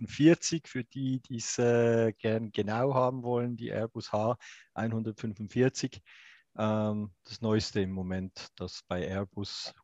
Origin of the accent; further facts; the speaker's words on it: Switzerland; Ich persönlich als Schweizer habe es unglaublich spannend gefunden, weil es war sehr alpin teilweise